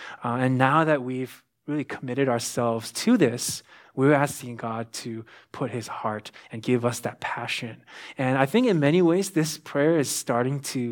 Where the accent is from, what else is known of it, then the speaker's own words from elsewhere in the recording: California, United States; I grew up in the Bay Area. My parents moved there when I was 5 years old. And so all I know is really from the beginning of my life is California